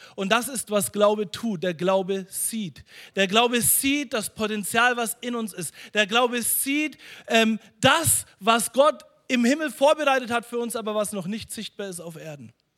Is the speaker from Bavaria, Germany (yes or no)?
yes; Bavaria, Germany; accent: Franconian; Es war eine Katastrophe als Deutscher. Ich konnte Fränkisch.